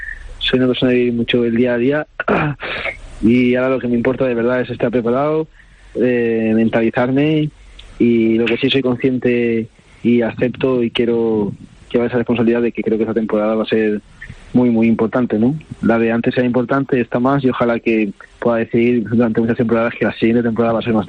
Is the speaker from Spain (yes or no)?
yes; Valencia, Valencian Community, Spain; la responsabilidad de Valencia, de mi tierra, de mi gente.